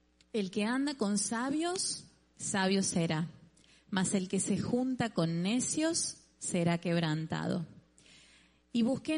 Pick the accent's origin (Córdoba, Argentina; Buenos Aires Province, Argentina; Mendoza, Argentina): Córdoba, Argentina; accent: Córdoba; y eso que soy cordobesa, y ahí tengo una cordobesa, a nuestra Sarita, y tenemos una tonada que todo el mundo se da cuenta en Argentina de dónde somos, porque es como que arrastramos las letras